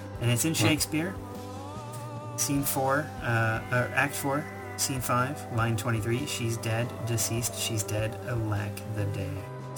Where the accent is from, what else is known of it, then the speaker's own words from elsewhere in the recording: United States; You know how we as American people have bangs on our head?